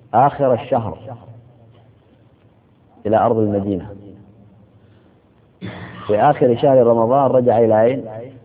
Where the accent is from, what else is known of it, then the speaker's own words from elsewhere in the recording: United Arab Emirates; وقلت لكم متى تشرق الشمس عندنا في الإمارات،